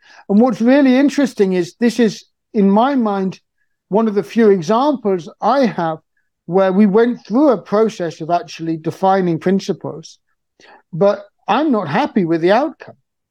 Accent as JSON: {"language": "English", "country": "Niger", "tie": "born or raised there", "said": "I'll start in Niger, because I love Niger. I grew up in Niger."}